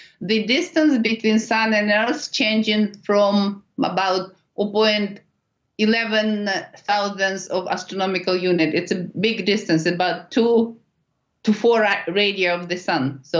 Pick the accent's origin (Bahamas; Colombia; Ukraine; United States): Ukraine; born there; English is a second language; moved away; I was born in Ukraine, in the former Soviet Union, but everything was suppressed.